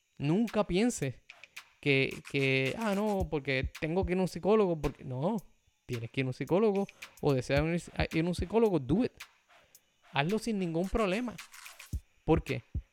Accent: Puerto Rico; Y digo la realidad del país como puertorriqueños, porque vivo en Puerto Rico.

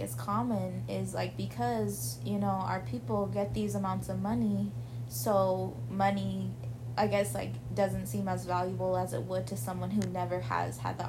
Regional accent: Salt River, Arizona, United States; Like, so where we come from Salt River, and people get a significant amount of money when they turn 18 to, mm-hmm, when they're 21, mm-hmm, because we get trust funds, and then we also get per capita.

